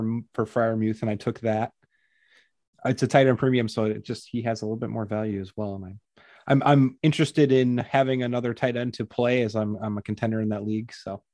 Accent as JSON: {"language": "English", "region": "Wisconsin", "country": "United States", "said": "I'm from Wisconsin, so I got to see him play for a good amount of time before he was in the NFL."}